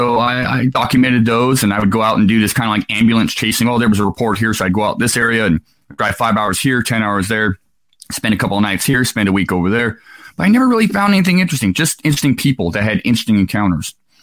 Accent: Islay, Scotland, United Kingdom; I was born and raised in Scotland on a little island off the west coast of Scotland called Islay. Very small little island.

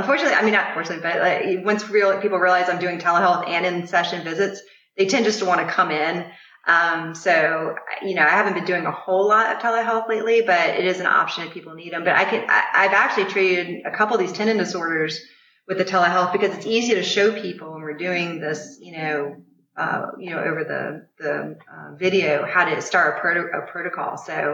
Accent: Mississippi, United States; So, you know, I grew up in Mississippi. I just ran on the beach in the morning

